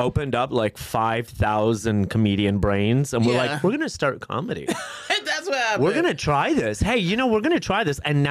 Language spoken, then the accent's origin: English; Chicago, Illinois, United States; now in New York City, United States